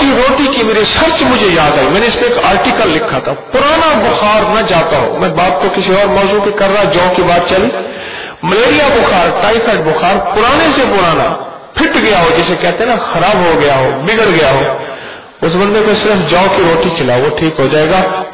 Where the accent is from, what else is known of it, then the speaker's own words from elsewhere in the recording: Uch Sharif, Punjab, Pakistan; میرا تعلق بھی ایسی جگہ سے ہے جہاں کھجورے ہیں، اچ شریف کے اندر یہ ساری پٹی جا رہی ہے بہاول پور تک